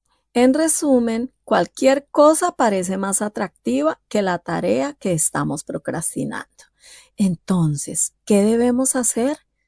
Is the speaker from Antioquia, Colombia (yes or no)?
no; Ibagué, Tolima, Colombia; now in Bogotá, Colombia; Años atrás, cuando llegué a Bogotá, la capital de Colombia, proveniente de Ibagué, otra ciudad relativamente cercana, alguien me regaló un libro.